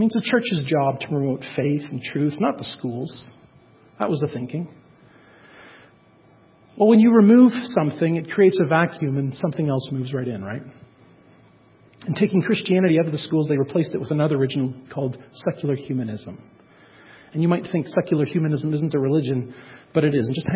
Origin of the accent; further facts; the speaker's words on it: Kitchener, Ontario, Canada; the hometown that I grew up in Kitchener, Ontario